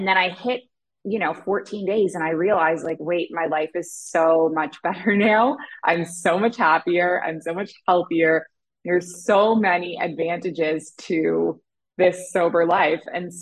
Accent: Canada; I was, a typical teenager growing up in Canada in the same way.

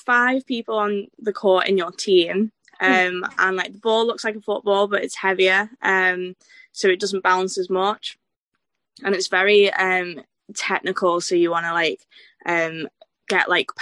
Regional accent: Wirral, North West England, United Kingdom; I'm 21, and I'm from the Wirral, which is near Liverpool

